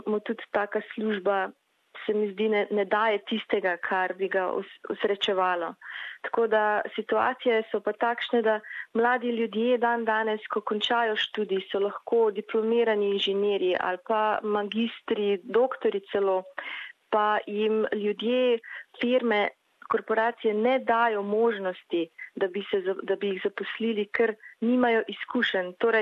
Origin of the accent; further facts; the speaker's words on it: Šempeter v Savinjski dolini, Styria, Slovenia; now in Melbourne, Australia; prihajam iz Šempetra v Savinjski dolini. Sem pa že slabih oziroma dobrih 10 tednov v Avstraliji, točneje v Melbourneu.